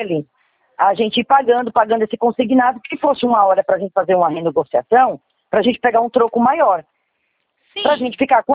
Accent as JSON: {"language": "Portuguese", "town": "Fortaleza", "region": "Ceará", "country": "Brazil", "said": "eu estou em Fortaleza agora, eu sou de Fortaleza"}